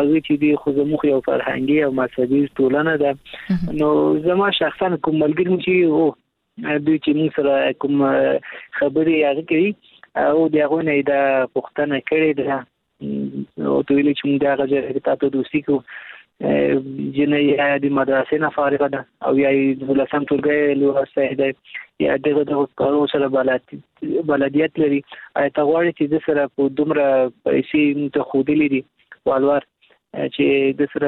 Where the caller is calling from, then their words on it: Kabul, Afghanistan; د کابل ولایت څخه مې اړیکې نیولې